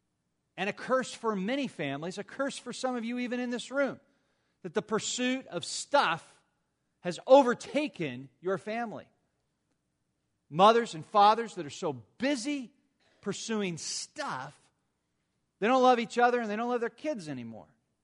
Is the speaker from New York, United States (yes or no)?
no; Mission Viejo, California, United States; I grew up down in South Orange County. You know, the OC. I grew up down in Mission Viejo.